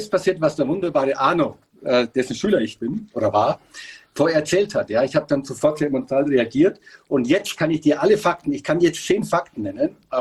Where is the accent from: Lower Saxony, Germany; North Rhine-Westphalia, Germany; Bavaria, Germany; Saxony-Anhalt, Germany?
Bavaria, Germany; Ich als Bayer